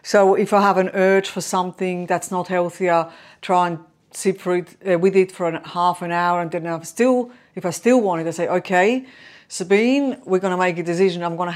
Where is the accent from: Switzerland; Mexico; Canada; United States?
Switzerland; growing up in Switzerland